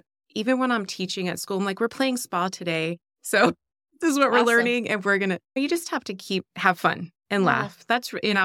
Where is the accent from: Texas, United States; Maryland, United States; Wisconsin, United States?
Maryland, United States; Well, I didn't grow up here. I grew up back east in Maryland in a small town.